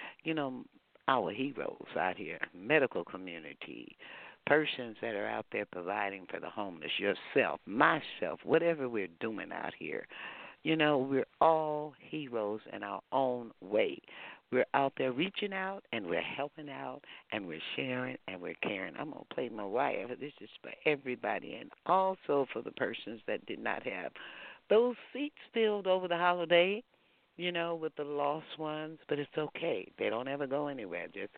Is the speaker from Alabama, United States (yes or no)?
no; Texas, United States; You know, I'm a Texan, so we are blue bonnets.